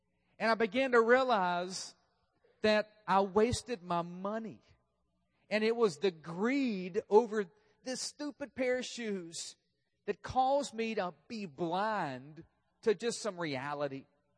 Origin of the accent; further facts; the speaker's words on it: North Carolina, United States; And I grew up in North Carolina, so I was just a few miles down the road from Chapel Hill.